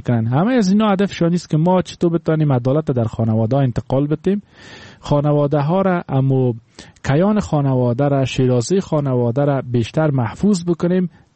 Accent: Afghanistan; همه ما افغان هستیم، از همین جامعه افغانی هستیم

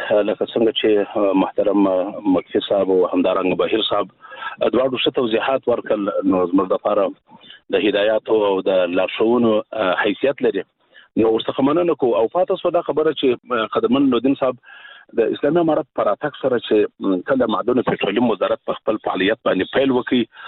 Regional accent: Afghanistan; موږ ورته متعهد پاتې یو، موږ افغانان یو

